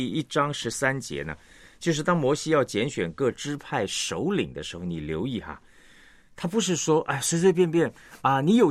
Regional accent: China; 也就是我们中国人说这个众望所归的

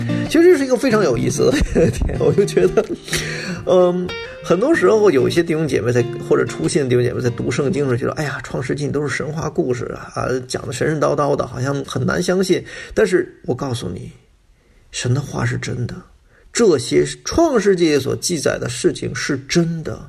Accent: China; 我自己本身就是那我是中国人，那我有中文的底子，

